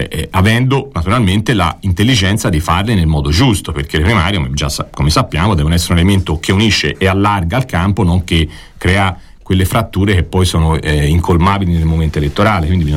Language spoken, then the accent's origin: Italian; Campi Bisenzio, Tuscany, Italy; Io conosco abbastanza Sesto, anche se sono di Campi